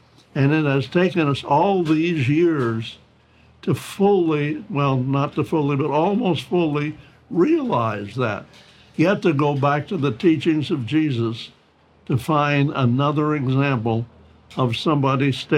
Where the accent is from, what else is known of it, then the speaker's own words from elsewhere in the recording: the South, United States; I grew up as a Southerner. I understand racism. It's deep in me